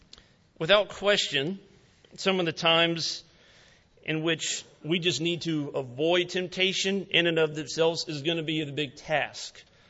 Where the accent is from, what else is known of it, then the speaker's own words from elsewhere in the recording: South Carolina, United States; Growing up in the state of South Carolina and being a Gamecock fan